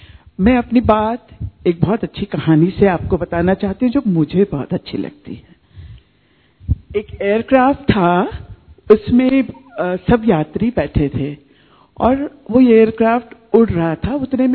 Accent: Indore, Madhya Pradesh, India; मैं इंदौर से आई हूँ।

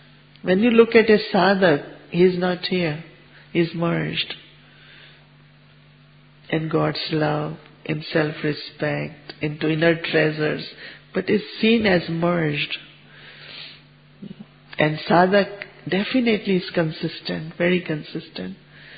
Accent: Mount Abu, Rajasthan, India; So I am from Mount Abu, Madhuban, I have this blessing

